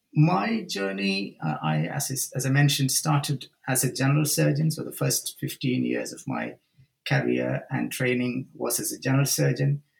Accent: India; moved away as an adult; now in United Kingdom; I was born and brought up in India, initial training in India, medical school in India, initial surgical training in India, and then came over to the UK.

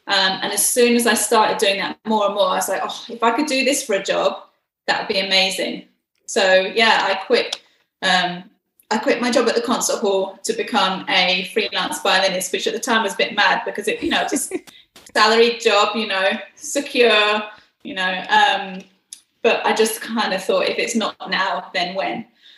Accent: East of England, United Kingdom; Well, I grew up in Hertfordshire, which is just outside London

